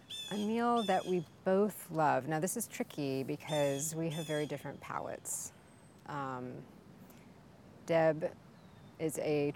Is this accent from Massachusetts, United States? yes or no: no; New York, United States; I grew up in the Far West Village, and she lived on D for almost, well, I know it was over 10 years.